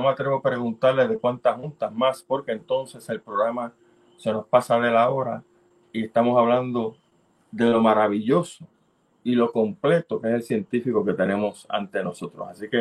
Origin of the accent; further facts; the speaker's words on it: Mayagüez, Puerto Rico; porque yo soy de allá de verdad, me crié en Mayagüez.